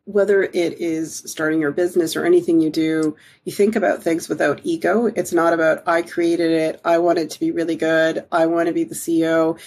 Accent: Canada; now in United Kingdom; I'm originally from Canada

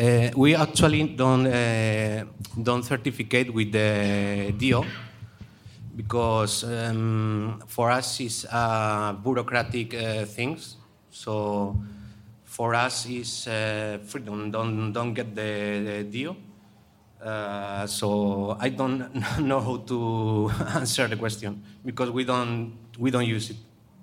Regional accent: Castile and León, Spain; English is a second language; we are in a little paradise in Castilla y León.

